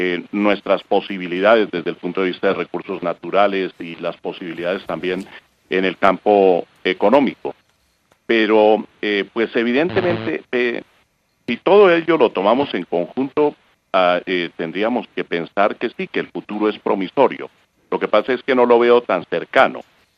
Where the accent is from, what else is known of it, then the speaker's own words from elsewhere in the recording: Colombia; como colombiano